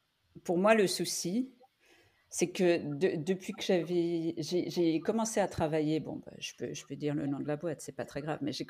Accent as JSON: {"language": "French", "country": "France", "tie": "born there", "said": "D'abord, je suis née en France"}